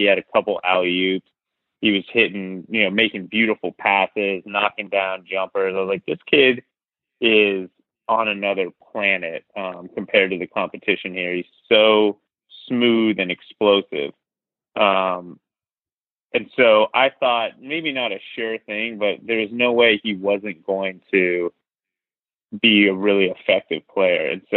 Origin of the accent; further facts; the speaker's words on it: Seattle, Washington, United States; I'm from Seattle.